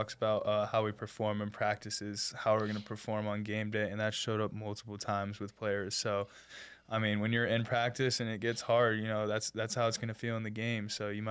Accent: Gainesville, Florida, United States; my original dream school was the Florida Gators, because I grew up in Gainesville.

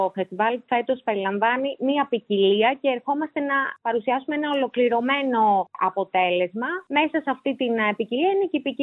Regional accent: Naxos, South Aegean, Greece; Γεννήθηκα και μεγάλωσα στην Άξο. Τα παιδικά μας χρόνια εδώ στο νησί τη δεκαετία του 80 ήταν γεμάτα ξεγνιασιά και παιχνίδι.

